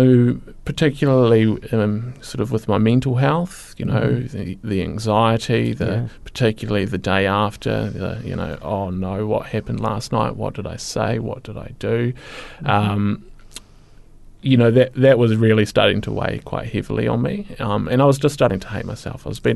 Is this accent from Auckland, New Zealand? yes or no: no; Christchurch, Canterbury, New Zealand; I'm born and raised in Christchurch, and as far as my childhood goes, it was fine.